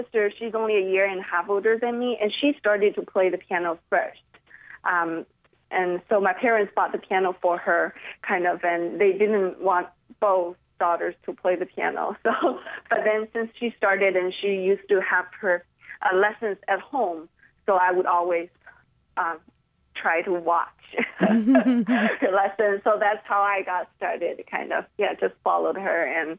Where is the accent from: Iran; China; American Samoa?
China; Shenzhen, Guangdong; moved away as an adult; now in New York, United States; Well, I grew up in Shenzhen, China. I came to study in the States. I went to Juilliard in 2008.